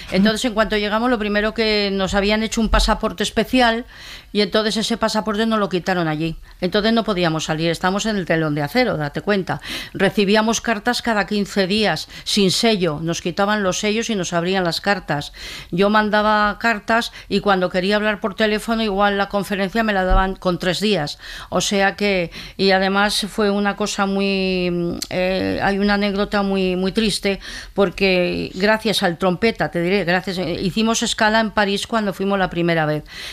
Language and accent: Spanish; Zaragoza, Aragon, Spain; Ah, bueno, por eso, como yo soy de Zaragoza, la violetera del Cierzo.